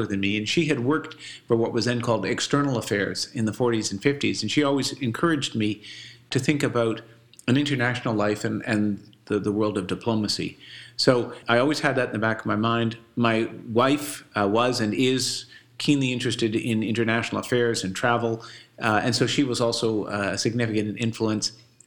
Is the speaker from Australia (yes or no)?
no; Toronto, Ontario, Canada; also born or lived in Halifax; Well, I grew up in Toronto. I was born in Halifax, grew up in Toronto, and attended both St. Michael's College School, which is a high school, and the University of St. Michael's College in the University of Toronto